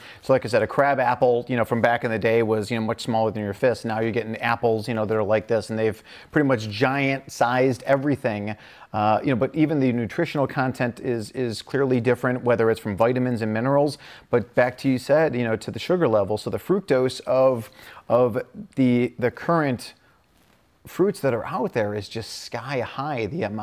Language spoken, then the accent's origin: English; Midwest, United States; So I grew up in the Midwest.